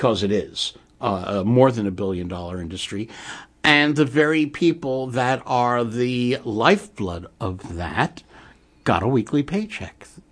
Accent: United States; born there; I'm German-Jewish. I'm American-born

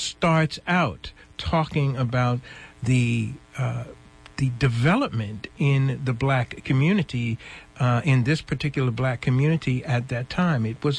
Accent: New Jersey, United States; born there; I was born here in New Jersey and went down to Virginia every year to visit my family.

